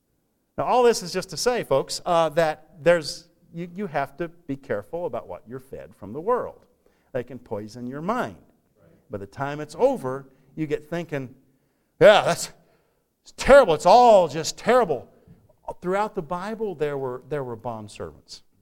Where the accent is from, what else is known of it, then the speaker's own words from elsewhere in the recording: Texas, United States; as far as I know, my forebears didn't even own slaves, and I'm from Texas.